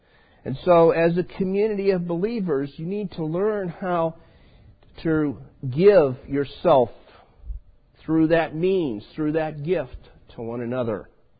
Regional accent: Chicago, Illinois, United States; I'm from the North Chicago or West Chicago area. I know the culture you live in.

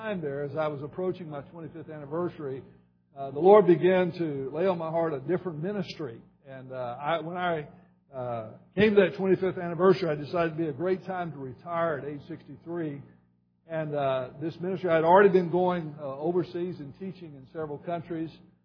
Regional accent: Shreveport, Louisiana, United States; at 15, I started preaching some and supplying around Shreveport, Louisiana, my hometown.

